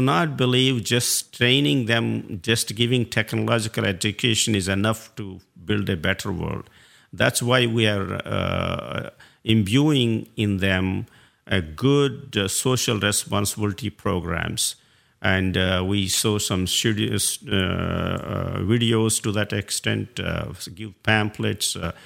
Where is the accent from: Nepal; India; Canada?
India; now in United States; Since I come from India as well as United States